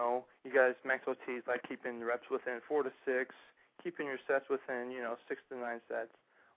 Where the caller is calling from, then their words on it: St. Louis, Missouri, United States; St. Louis.